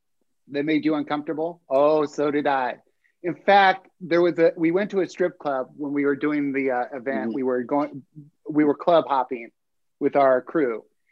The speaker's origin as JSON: {"language": "English", "town": "Las Vegas", "region": "Nevada", "country": "United States", "tie": "born or raised there", "said": "I had a completely cliche upbringing. I grew up in Vegas. My dad was a hitman. My mommy was a showgirl."}